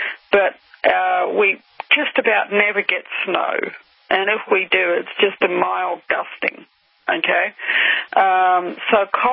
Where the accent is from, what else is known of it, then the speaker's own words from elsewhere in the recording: Australia; And we have a name in our country for such vehicles. They're called paddock bombs. Okay, a paddock being an Australian word for a field